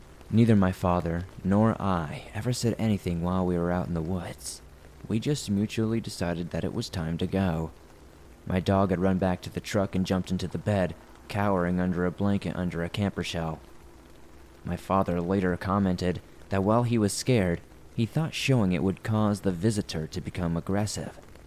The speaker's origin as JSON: {"language": "English", "region": "New England", "country": "United States", "tie": "born or raised there", "said": "My father and I spent many an hour in the woods while growing up in New England, hunting, hiking, fishing, and camping."}